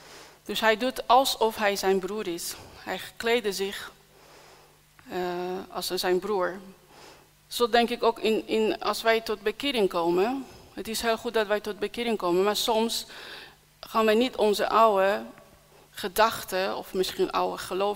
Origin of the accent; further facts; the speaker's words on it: Iran; Dutch is a second language; Ik kom natuurlijk uit islam en als ex-moslim hebben wij, als Iraniërs hebben wij diensten.